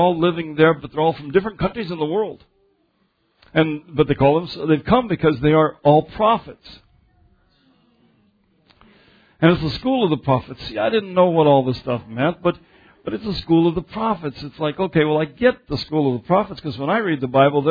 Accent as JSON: {"language": "English", "region": "Arkansas", "country": "United States", "said": "I'm a woodsman from Arkansas. This is my home turf."}